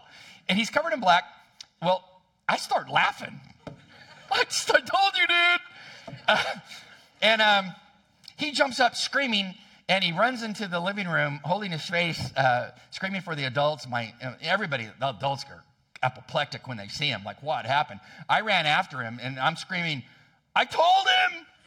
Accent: California, United States; I'm from California.

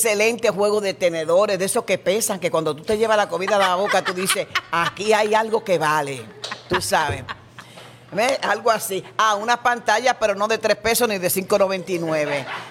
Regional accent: Dominican Republic; now in Puerto Rico; Como dominicana que soy, extraño algo.

